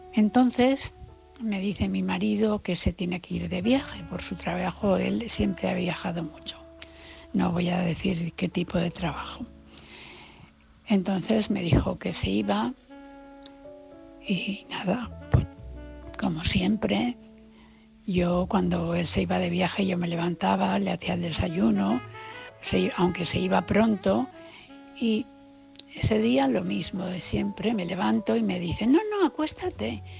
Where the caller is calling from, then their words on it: Valencia, Valencian Community, Spain; de Valencia.